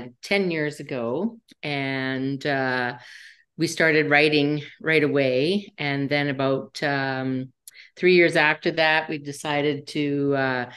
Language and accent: English; Edmonton, Alberta, Canada; And we're from Edmonton, Alberta, Canada.